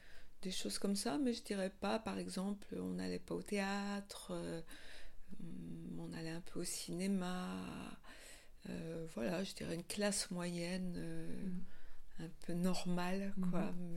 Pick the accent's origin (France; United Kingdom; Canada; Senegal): France; Mulhouse, Grand Est; Alors, moi, j'ai passé toute mon enfance à Mulhouse.